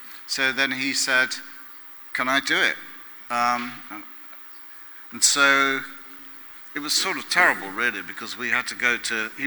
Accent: Bromley, London, United Kingdom; Mostly about my life growing up in Bromley in the 70s

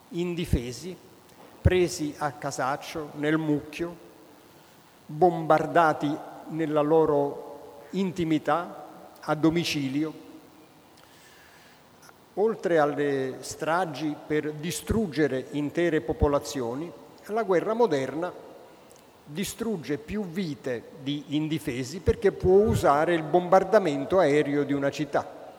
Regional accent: Naples, Campania, Italy; born there; first language Neapolitan; Italian is a second language; Sì, diciamo che sono nato a Napoli e la mia lingua madre è il napoletano, non l'italiano. E l'italiano invece è una lingua che si parlava solamente con mio padre, a casa, spesso a tavola.

